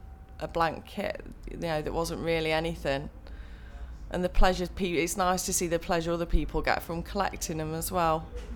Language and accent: English; Belper, East Midlands, United Kingdom; From Derbyshire, originally from Belper in Derbyshire. And we live in a little village just outside, not that far from Derby really, but it's only a small village.